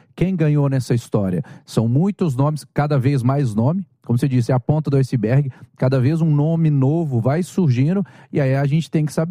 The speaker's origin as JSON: {"language": "Portuguese", "region": "Minas Gerais", "country": "Brazil", "said": "falo aqui como mineiro também, represente o nosso povo, represente o nosso estado"}